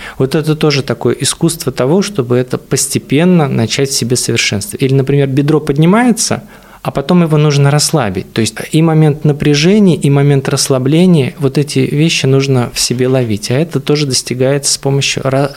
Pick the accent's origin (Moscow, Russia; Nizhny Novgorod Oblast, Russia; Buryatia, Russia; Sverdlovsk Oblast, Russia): Buryatia, Russia; но вот я вообще из Бурятии, то получается у нас вообще очень холмистая местность была